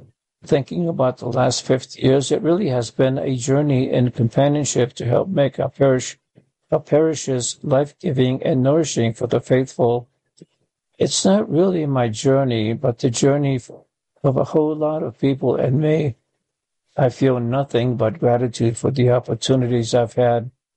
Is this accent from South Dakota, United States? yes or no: yes; Rapid City, South Dakota, United States; I grew up in Rapid City, South Dakota, and the Monsignor who ran our parish closed the kitchen on Saturday and Sunday